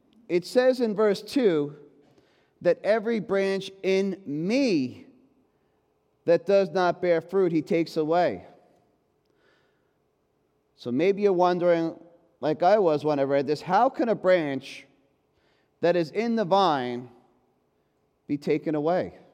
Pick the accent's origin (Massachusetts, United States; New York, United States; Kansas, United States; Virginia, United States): New York, United States; Long Island; I grew up on Long Island, so I'm not too familiar with the agricultural process of grafting.